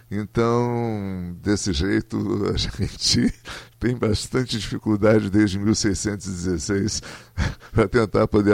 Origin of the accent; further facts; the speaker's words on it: Corumbá, Mato Grosso do Sul, Brazil; Eu fico contente que a minha cidade natal, minha Corumbá, gente, esteja agitando isso daí.